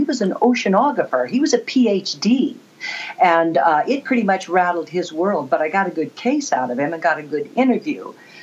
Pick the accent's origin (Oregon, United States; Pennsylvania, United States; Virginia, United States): Oregon, United States; moved away as an adult; also born or lived in Baltimore; now in Michigan, United States; And raised in Oregon. But then I joined the Air Force and went away for forever, and I ended up in Baltimore working, and then – my husband and I retired here in northern Michigan, just outside of Cadillac.